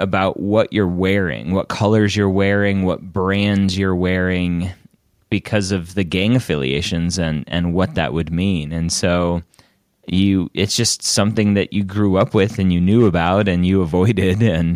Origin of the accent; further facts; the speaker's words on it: Redondo Beach, California, United States; I grew up in Los Angeles County in a city called Redondo Beach and lived there until I was about 12 or 13.